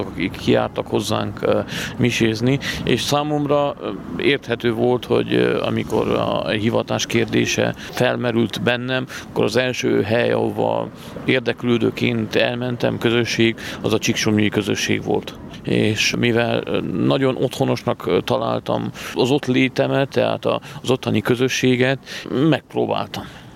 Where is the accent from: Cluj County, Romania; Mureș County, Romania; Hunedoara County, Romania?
Hunedoara County, Romania; Gyalár; Vajdahunyad mellől egy kis faluba, Gyallár. Odavalós, ez egy bányász település, és 1980-ban születtem.